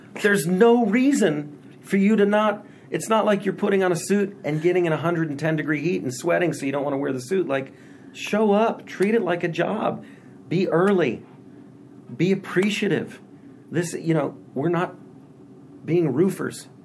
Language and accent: English; Nashville, Tennessee, United States; Because when I was doing this stuff growing up in Nashville, there was none of that.